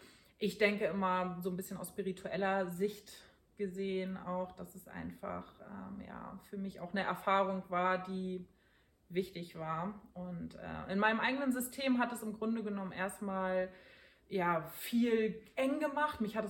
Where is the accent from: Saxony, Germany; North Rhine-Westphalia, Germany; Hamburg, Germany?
Hamburg, Germany; Ich bin in Schnelsen in Hamburg aufgewachsen mit meinen Eltern zusammen